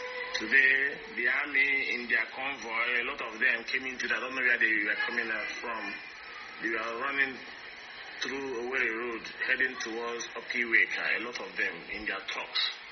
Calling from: Onitsha, Anambra, Nigeria; I'm calling you from Onitsha.

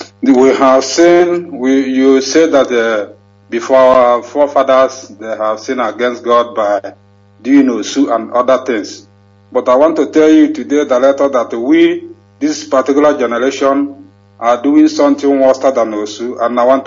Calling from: Pakistan; Hello, Barata. … I'm calling from Pakistan.

